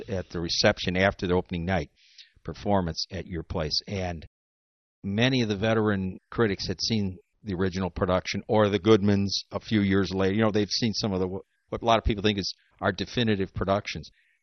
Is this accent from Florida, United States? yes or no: no; Chicago, Illinois, United States; We all knew a junk shop in our neighborhood.